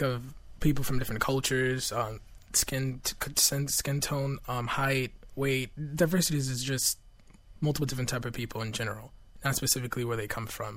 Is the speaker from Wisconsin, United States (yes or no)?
no; Miami, Florida, United States; Born and raised in Miami, around Hispanic culture.